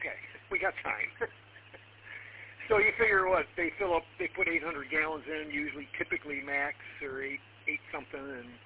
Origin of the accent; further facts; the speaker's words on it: Sterling Heights, Michigan, United States; Yeah, I'm actually from Sterling Heights, down southern, just north of Detroit a little bit.